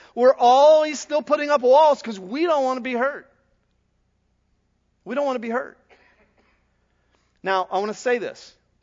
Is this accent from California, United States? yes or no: no; Ohio, United States; When I was a senior in high school, I was coming over Statens Bridge Road in my hometown, and it was September 17th, 1979, and there had been a severe flood in our area, and Muskingum River was flooded over its banks.